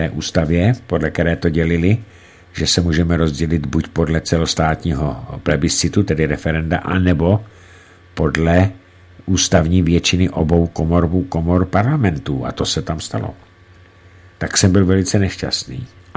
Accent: Central Bohemian Region, Czechia; A navíc jsem z kraje z Placky, kde jsme žádný kopec neměli. Třeba ve Staré Boleslavi byl jeden jediný kopeček, Důrasák, jsme mu říkali, kam jsem jezdil já i se svými dětmi později

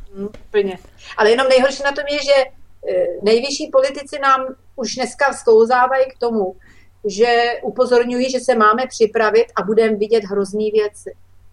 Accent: Ústí nad Labem, Ústí nad Labem Region, Czechia; já jsem z Ústí nad Labem

